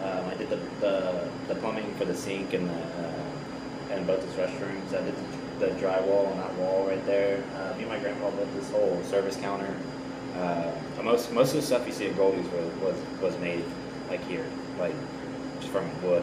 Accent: Arlington, Texas, United States; also born or lived in Georgia; I grew up in Arlington. I was born in Georgia, but I grew up in Arlington. But I went back to Georgia every summer, but. From like second grade. I moved here in second grade from Georgia.

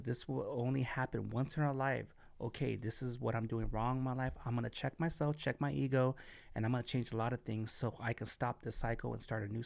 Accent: Wilmington, United States; we live in the same city, we're from Wilmington

